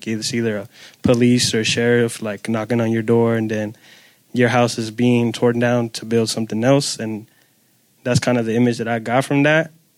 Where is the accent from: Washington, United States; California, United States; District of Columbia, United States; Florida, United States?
California, United States; Oakland; because like I'm from Oakland and that's like right now it's almost close to New York, like rivalry in rent.